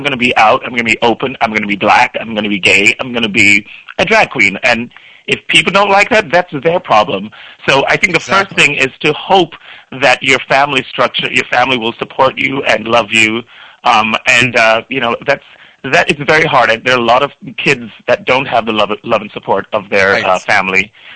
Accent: Jamaica; born there; moved away; When I first moved to this country, I was born in Jamaica, by the way.

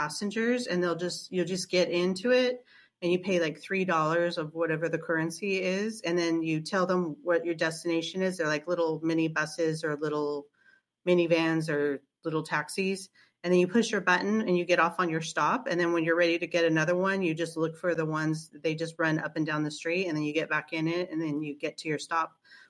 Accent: California, United States; like we're from California, or I'm from California, so Mexican food is big in California.

